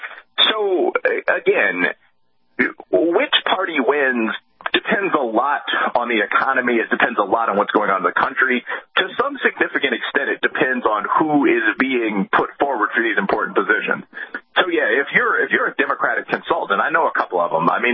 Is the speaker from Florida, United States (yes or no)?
no; Chicago, Illinois, United States; I mean, I'm from Chicago.